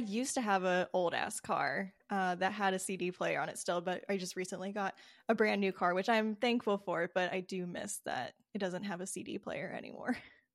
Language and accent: English; Midwest, United States; I think just like growing up in the Midwest, it's like yearly occurrence this time of year